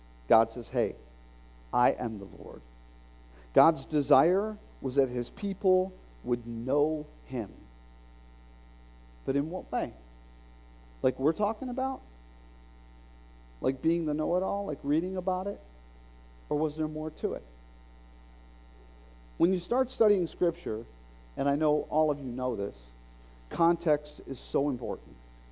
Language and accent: English; Bradenton, Florida, United States; That's Bradenton, Florida, my hometown.